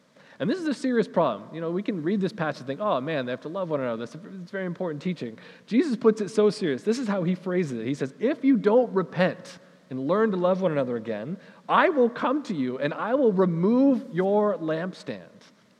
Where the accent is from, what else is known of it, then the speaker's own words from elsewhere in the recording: Western Canada, Canada; And even as Western Canadian people, we have assumptions right away about what love is.